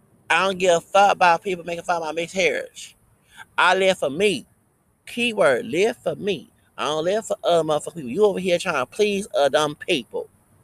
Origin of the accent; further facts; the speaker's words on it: the South, United States; I don't know about the South. I'm from the South. I ain't from up North.